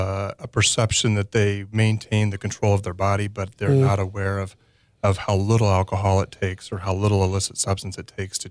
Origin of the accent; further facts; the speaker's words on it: Greensburg, Kansas, United States; my wife was born and raised here in Hutchinson, and I was born and raised out in Greensburg.